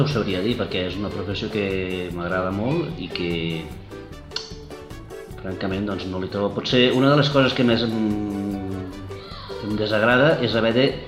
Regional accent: Cabassers, Catalonia, Spain; jo vinc de Cabassers, que és un poble rural, és un poble petit

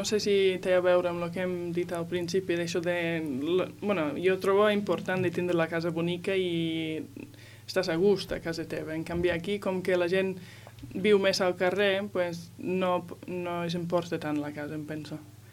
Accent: the north of England, United Kingdom; Catalan is a second language; now in Spain; jo me'n recordo que tornava de l'escola a les 3 i mitja de la tarda ja era de nit, perquè sóc del nord d'Anglaterra

